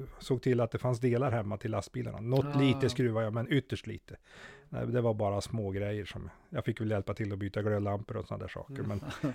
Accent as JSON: {"language": "Swedish", "town": "Grythyttan", "region": "Örebro County", "country": "Sweden", "tie": "born or raised there", "said": "jag är född och uppvuxen i Grythyttan. Far är likaså född och uppvuxen i Grythyttan. Min mor kommer från Bromma, Stockholm. Flyttade hit i början på 50-talet."}